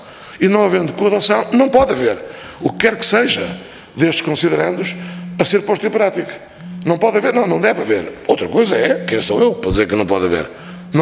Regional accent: Viana do Castelo, Norte, Portugal; now in Algarve, Portugal; na região onde eu moro, porque eu nasci do outro lado, nasci em Viana do Castelo, sou minhoto.

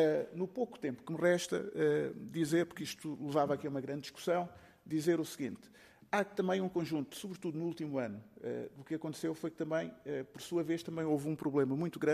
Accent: Seixal, Setúbal, Portugal; Eu sou do Seixal, morador no Seixal, e fui autarca no Seixal.

